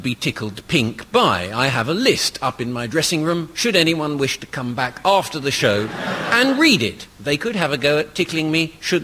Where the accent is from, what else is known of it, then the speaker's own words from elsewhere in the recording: Brighton, South East England, United Kingdom; Brighton is my hometown. Born and raised here, went to Brighton, Hove and Sussex Grammar School